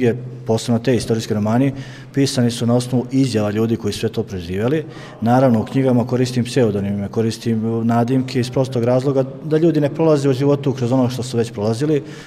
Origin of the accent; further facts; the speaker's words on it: Banja Koviljača, Šumadija and Western Serbia, Serbia; now in Mali Zvornik, Serbia; Živim trenutno u Malom Zvorniku, tamo sam oženjen, tu mi je stan, ali je moja porečna kuća u Banji Koviljači kod Loznice.